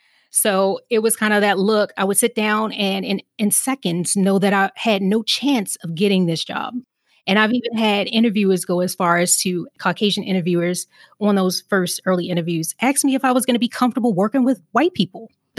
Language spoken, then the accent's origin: English; Baltimore, Maryland, United States; I already said I grew up in Baltimore City. And I grew up in Baltimore City at a time before it was gentrified